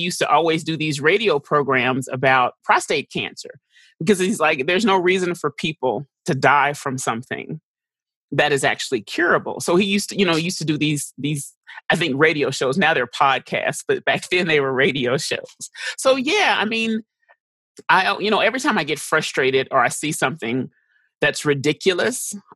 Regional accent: Texas, United States; I grew up in Texas, right? Texas has never been known for its, maybe now, Dallas.

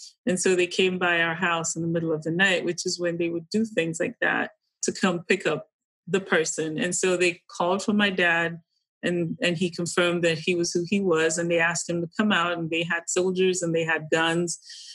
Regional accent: Kaduna, Kaduna State, Nigeria; I grew up in what would be, so we grew up in Kaduna, would be like firmly middle class.

